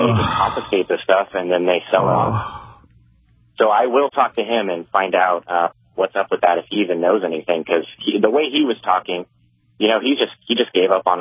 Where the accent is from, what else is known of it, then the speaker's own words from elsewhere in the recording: Los Angeles, California, United States; because I'm from Los Angeles, so I know all the places where the homeless are.